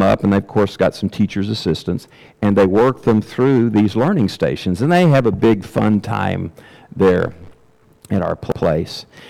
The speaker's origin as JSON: {"language": "English", "country": "United States", "said": "As an American, my culture raised with time is money."}